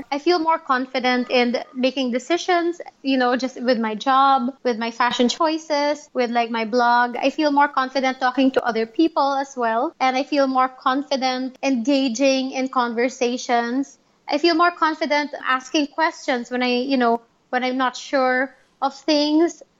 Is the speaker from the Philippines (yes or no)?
yes; Philippines; I'm actually Filipino. I'm also married to another Filipino. I've been here in the Philippines my whole life. I've lived here since forever.